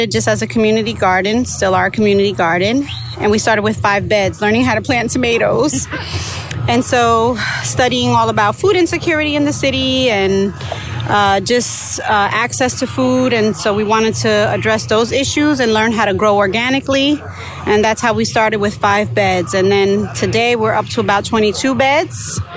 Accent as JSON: {"language": "English", "town": "Yabucoa", "country": "Puerto Rico", "said": "I'm from Puerto Rico, and so my grandparents' area we're from is Jabucoa."}